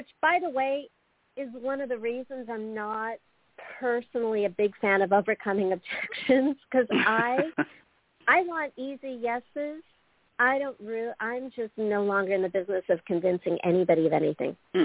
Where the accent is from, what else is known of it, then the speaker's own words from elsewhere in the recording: California, United States; That just means I'm from Southern California and spirituality is like really easy for us.